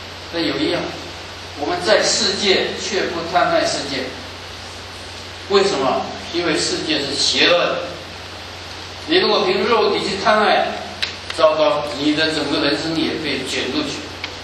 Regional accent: Guangdong, China; now in United States; 我是广东人，我知道我们是老华侨

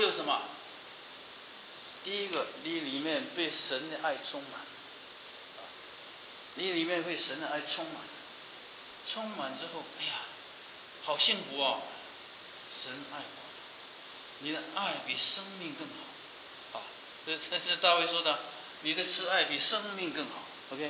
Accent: Guangdong, China; 我是广东人，几乎山珍海味这么吃尽了，啊，不但从台湾吃到美国，啊，从美国吃到澳门

